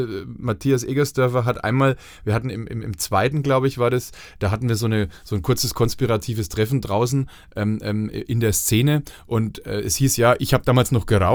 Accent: Bavaria, Germany; Matthias Egersdörfer ist Franke, Eli Wasserscheid ist Fränkin, ich bin Franke

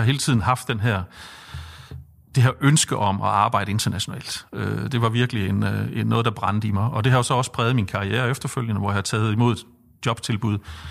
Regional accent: Jutland, Denmark; now in Copenhagen, Denmark; for vi er jo begge jyder, så det var et stort skridt for os at skulle flytte os til storbyen København.

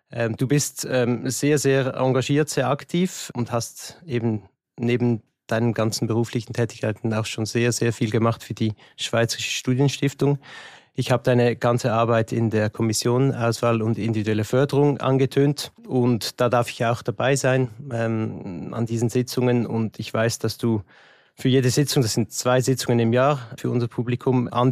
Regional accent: United Kingdom; Ich bin ja auch Brite

